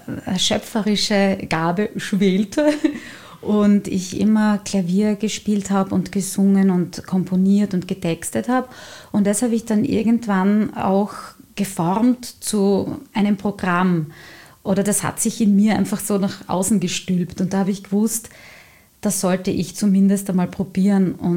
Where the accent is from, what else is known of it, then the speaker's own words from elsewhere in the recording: Styria, Austria; accent: South Styrian; zurückgekehrt bin von meinem letzten Engagement in meine Heimat, in die Südsteiermark.